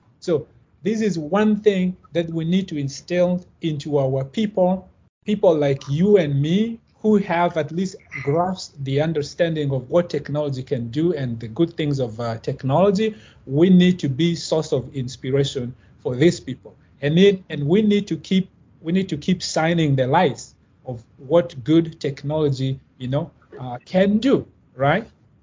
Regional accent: South Sudan; We're from South Sudan. All of us are from South Sudan.

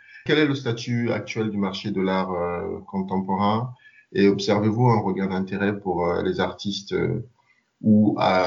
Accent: Cameroon; born there; Pour quelqu'un comme moi qui suis né au Cameroun, j'aurais plutôt tendance à penser à l'Afrique

